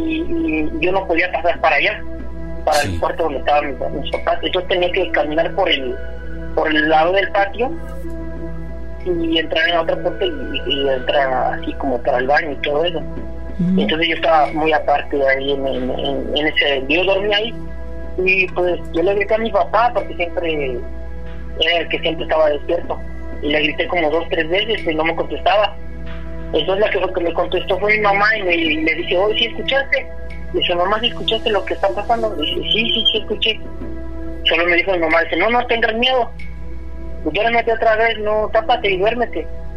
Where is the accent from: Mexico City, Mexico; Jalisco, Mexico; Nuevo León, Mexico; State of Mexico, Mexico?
State of Mexico, Mexico; Tlalnepantla; now in New York, United States; Soy originario de ¿cómo se llama? Se llama Caracoles, pero la colonia se llama Tlalnepantla, Estado de México. Doctor Jiménez Cantú, Tlalnepantla, Estado de México.